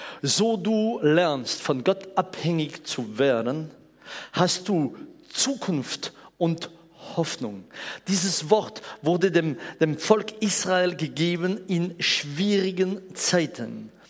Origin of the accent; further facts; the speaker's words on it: France; born there; German is a second language; Ich bin als Franzose in Frankreich geboren.